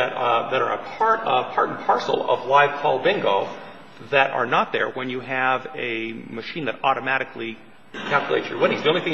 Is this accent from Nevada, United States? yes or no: yes; Las Vegas, Nevada, United States; Well, I'm from Las Vegas.